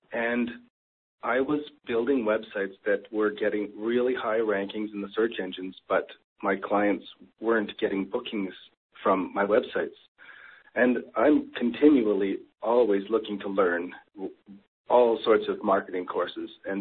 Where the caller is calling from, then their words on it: Canada; it's amazing that I'm meeting an Australian through a guy in California from here in Canada.